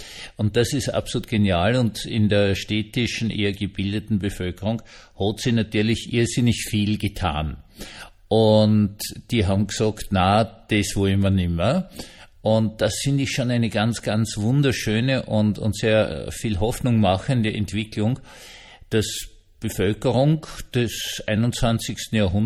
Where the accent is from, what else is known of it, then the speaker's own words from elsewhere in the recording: Austria; accent: Austrian; Ich spreche Österreichisch, nicht Deutsch.